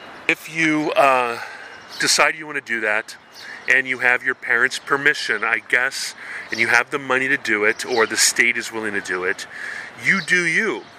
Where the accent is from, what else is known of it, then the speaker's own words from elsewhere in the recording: Hawaii, United States; moved away; So I grew up in Hawaii, where being a third spirit or third gender or non-binary or gay, or actually more like transgender or third spirit, was perfectly, completely normal in Hawaii nei.